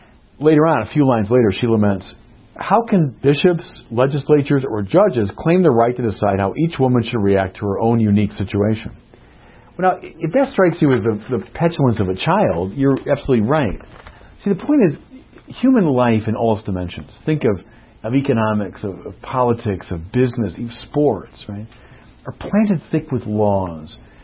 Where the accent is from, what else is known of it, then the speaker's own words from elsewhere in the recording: Chicago, Illinois, United States; And this happened to me twice last Sunday when I read articles in the two major papers of my hometown. The first one was in the Chicago Sun-Times